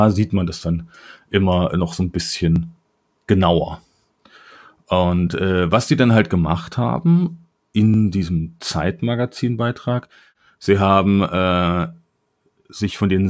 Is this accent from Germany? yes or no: yes; Germany; born there; now in Frankfurt, Germany; Ich bin ja bekanntermaßen kein gebürtiger Frankfurter. Dann sage ich eigentlich immer, ich bin im Harz geboren.